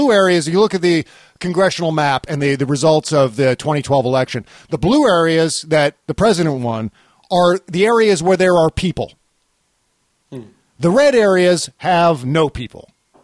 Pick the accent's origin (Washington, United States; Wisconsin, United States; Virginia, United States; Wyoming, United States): Virginia, United States; I grew up in Virginia, and you know, there were two areas that would always make us laugh and giggle as ridiculous teenagers.